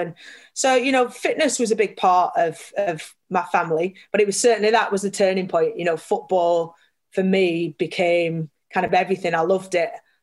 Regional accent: Burnley, North West England, United Kingdom; I grew up in Burnley. My parents still live in the same house that they always have done, just 5 minutes up the road from Turf Moor.

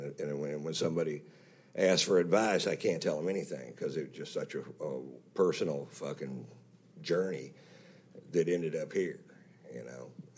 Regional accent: Fritch, Texas, United States; you can look at it as a small town boy makes good. I'm from Fritch, Texas, so that's, when I lived there, they swear it was 1,400 people, but I know it was 700 people.

